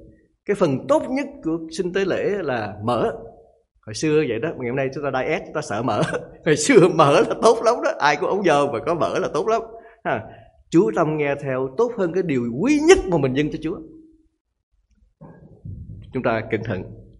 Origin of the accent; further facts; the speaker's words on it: Northern Vietnam, Vietnam; accent: Southern Vietnamese; tôi với nói giọng Nam mà tôi là Bắc Kỳ